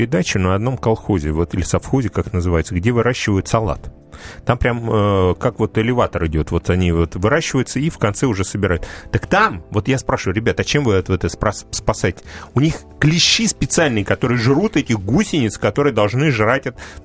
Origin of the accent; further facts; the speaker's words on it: Moscow, Russia; Вот я москвич, я никогда не выезжал.